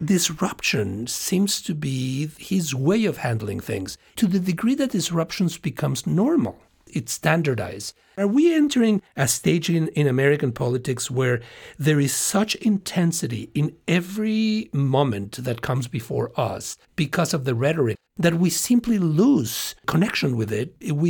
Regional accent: Mexico; When I was growing up in Mexico in the 70s

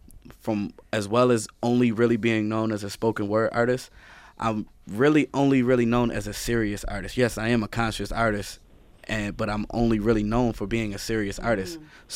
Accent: Chicago, Illinois, United States; I am a realist among the optimists and pessimists, and I am from Chicago, Illinois.

